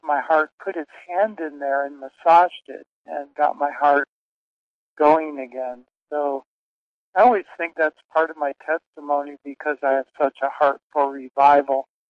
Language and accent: English; Missouri, United States; also born or lived in Indiana; I was born in Missouri, but we quickly moved up near Chicago along, on Indiana Dunes along Lake Michigan, and my father commuted to Chicago.